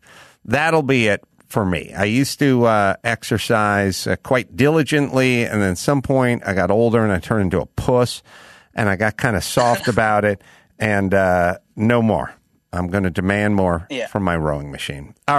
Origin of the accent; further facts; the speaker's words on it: North Hollywood, California, United States; So as a kid, I was aware of the Nebraska Cornhuskers, but I'm from North Hollywood, so I didn't know what a Husker was, so I called them Corn Hustlers.